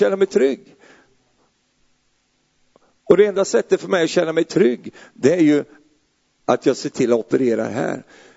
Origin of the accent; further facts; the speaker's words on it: Sweden; vi brukar säga så här i Sverige, det är jobbar som säger det, men jag är ju svensk då.